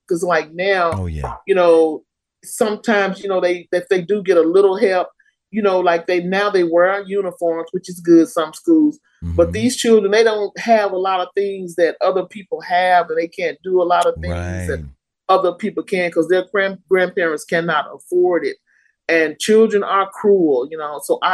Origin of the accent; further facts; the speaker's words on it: Dallas, Texas, United States; Well, I grew up in South Dallas off of Bear Street on Doris. And I grew up